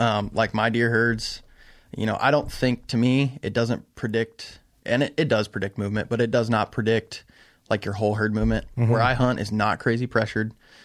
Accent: Amana Colonies, Iowa, United States; I grew up in the Amana Colonies, which is, basically, if you drew a line between Iowa City and Cedar Rapids, it's 15 miles

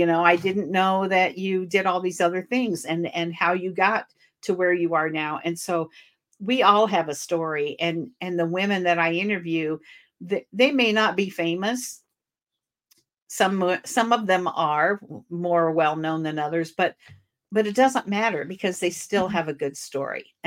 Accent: Warsaw, Illinois, United States; And that's where I was originally from Warsaw, Illinois, but he was an Illinois guy.

